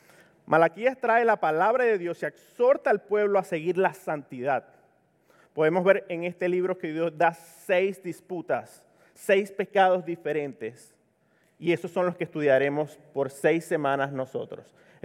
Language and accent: Spanish; Venezuela; moved away; Soy de Venezuela y tengo alrededor de unos 5, ya casi 6 años acá.